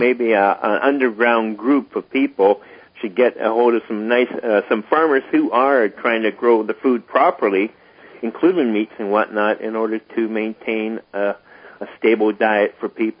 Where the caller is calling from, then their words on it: Winnipeg, Manitoba, Canada; I'm calling from Winnipeg.